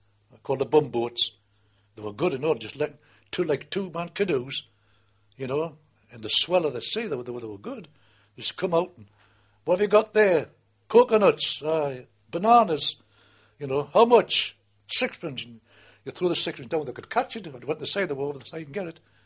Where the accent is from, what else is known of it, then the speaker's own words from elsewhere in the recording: Glasgow, Scotland, United Kingdom; They shouted, "Glasgow tanner, Sab," because we come from Glasgow. They knew where we were going from.